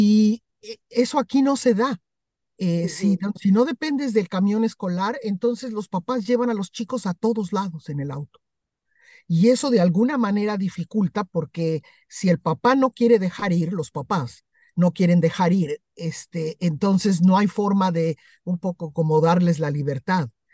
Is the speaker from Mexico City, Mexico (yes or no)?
yes; Mexico City, Mexico; yo que crecí en la Ciudad de México